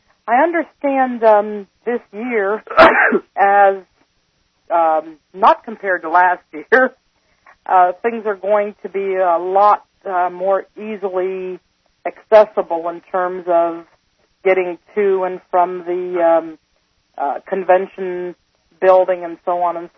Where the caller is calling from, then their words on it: Dayton, Ohio, United States; I'm calling from Dayton, Ohio.